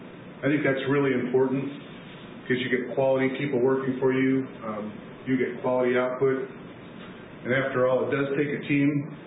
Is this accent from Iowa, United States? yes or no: yes; Iowa, United States; I'm a lifelong Iowan. I was born and raised in Iowa. I've been a Story County resident for the past 45 years.